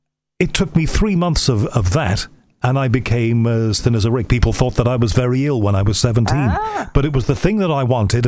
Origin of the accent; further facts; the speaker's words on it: Liverpool, North West England, United Kingdom; I'm from Liverpool, and Glasgow is the same, where, half of my family is Catholic, half of it is Protestant.